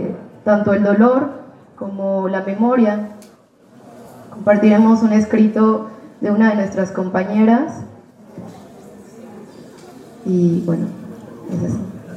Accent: Oaxaca, Mexico; vengo de la Costa Chica de Oaxaca

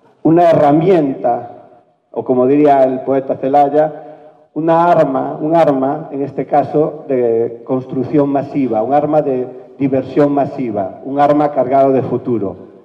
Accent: Galicia, Spain; de donde yo soy, que es Galicia, hay una frase, hay un mantra, una frase mítica

